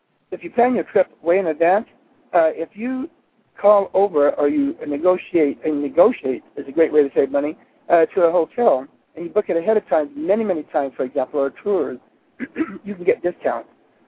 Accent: Texas, United States; I know I'm from Texas

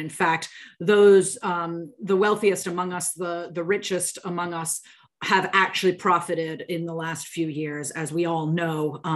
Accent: United States; I certainly speak of that as an American

